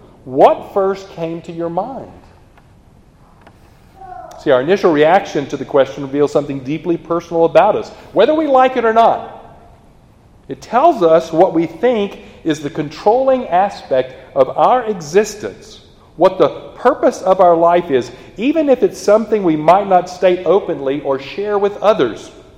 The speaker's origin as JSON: {"language": "English", "region": "Texas", "country": "United States", "said": "or I'm a Texan, right? Good identity there, right, for us Texas folks."}